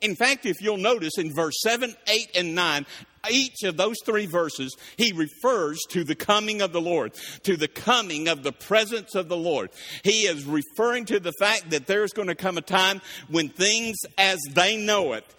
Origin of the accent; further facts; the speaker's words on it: Marietta, United States; We grew up in Marietta.